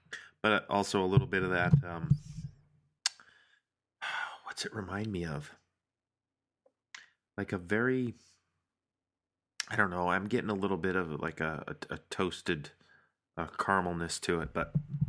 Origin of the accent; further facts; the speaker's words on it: Boston, Massachusetts, United States; Yeah, well, not on my hometown or not Boston.